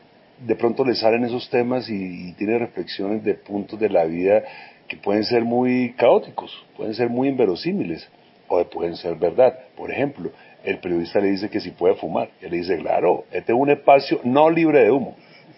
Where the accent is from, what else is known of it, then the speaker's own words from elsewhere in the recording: Cartagena, Bolívar, Colombia; also born or lived in Villanueva; yo nací en la costa, yo soy un caleño, nacido en Cartagena, y la familia de mi mamá toda es costeña. Yo viví un tiempo en Villanueva, Guajira, y pasé muchas vacaciones allá.